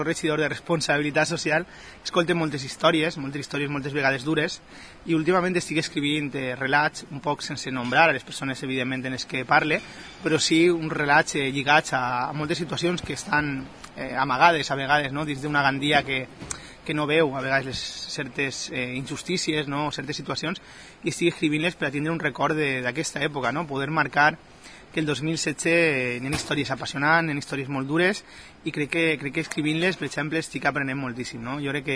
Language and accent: Catalan; Valencian Community, Spain; En general, jo crec que sóc valencià, me sent d'ací, però també tinc els meus arrels en Latinoamèrica i això no ho negue, no?